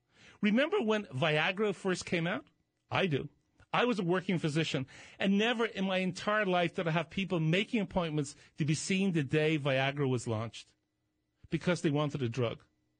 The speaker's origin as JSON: {"language": "English", "country": "Ireland", "moved": "yes", "lives_now": "United States", "said": "I saw a lot of this in the UK when all the scandals were breaking in Ireland, which is my home country, though I'm a proud, naturalized American citizen."}